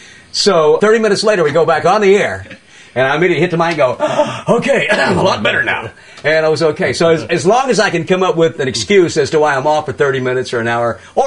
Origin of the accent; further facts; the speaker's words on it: Mississippi, United States; remember, I'm from Mississippi.